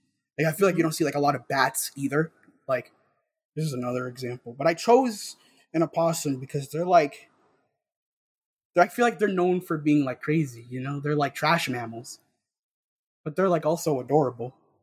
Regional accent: Bronx, New York, United States; also born or lived in Harlem; I was born in Harlem, and I was pretty much raised in the South Bronx my whole life. Mm-hmm. Only very, very recently did I move to the North Bronx.

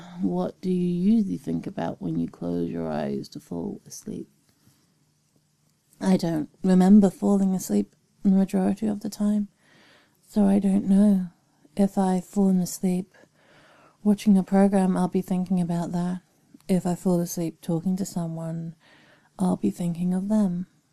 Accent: United Kingdom; I'm very British that way. The summer comes and all Brits just have an issue.

